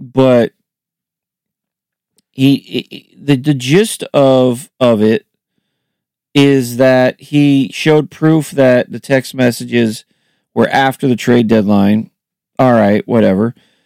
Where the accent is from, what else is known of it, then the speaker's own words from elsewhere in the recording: California, United States; I'm from California, and I have been a diehard Sacramento King fan. I am 45